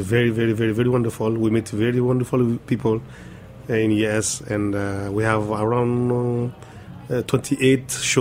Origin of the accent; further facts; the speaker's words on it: Niger; We come from Niger.